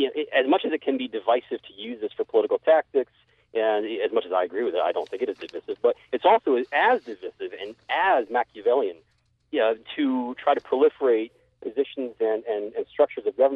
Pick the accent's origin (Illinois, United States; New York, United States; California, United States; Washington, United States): California, United States; I'm hailing from California.